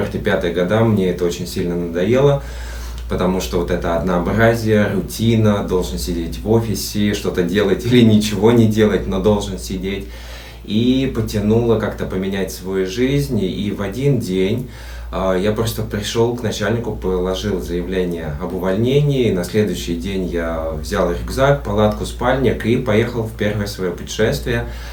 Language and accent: Russian; Tomsk, Tomsk Oblast, Russia; Я сам родом с Томска и проехал с Томска до нашего юга Черного моря